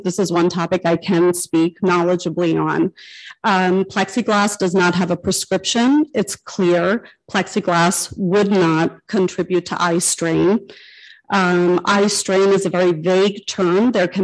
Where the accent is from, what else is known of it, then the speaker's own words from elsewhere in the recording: New Jersey, United States; I wasn't raised in Holmdel, but I was born and raised in New Jersey. I'm a Jersey girl.